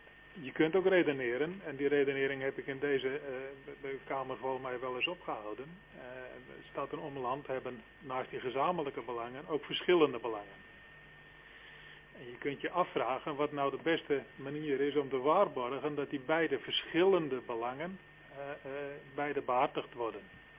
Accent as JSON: {"language": "Dutch", "region": "Friesland", "country": "Netherlands", "tie": "born or raised there", "said": "ik ben zelf afkomstig uit Friesland. De eerste 25 jaar heb ik daar ook gewoond van mijn leven."}